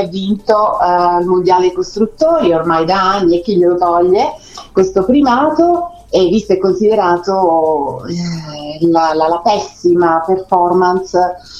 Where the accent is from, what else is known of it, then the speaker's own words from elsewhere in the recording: Sicily, Italy; Calabresi, terra meravigliosa, Sicilia, stupenda la mia terra ovviamente